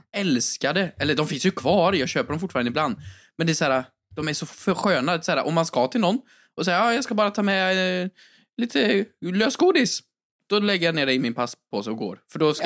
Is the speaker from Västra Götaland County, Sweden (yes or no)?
no; Värmland, Sweden; när jag var hemma i Värmland och så sa de, ja, men åk och handla.